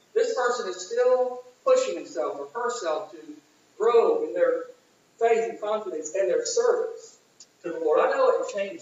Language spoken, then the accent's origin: English; Texas, United States; I think back at this lady in Texas, of course, I grew up in Texas.